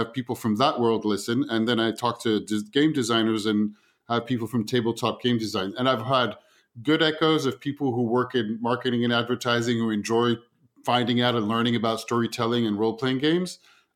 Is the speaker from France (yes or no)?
yes; France; also born or lived in United States; I was born in the States but grew up in France.